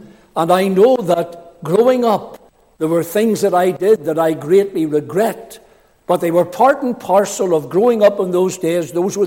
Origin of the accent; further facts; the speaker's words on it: Cookstown, Northern Ireland, United Kingdom; I grew up in Cookstown many years ago. I just turned 60 there a couple of months ago. But I grew up in Cookstown, mum and dad, six children, three boys, three girls.